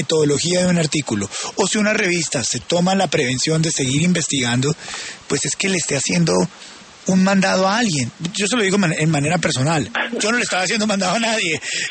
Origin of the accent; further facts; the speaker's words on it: Colombia; como colombianos, ¿tenemos que estar preocupados de que llegaron los falsos positivos 2.0?